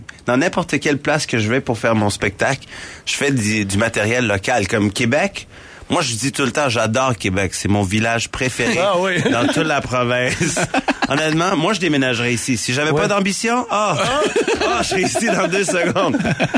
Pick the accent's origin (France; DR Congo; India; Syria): India; first language Hindi/Punjabi; French is a second language; Ben, c'est le hindi et le punjabi en premier.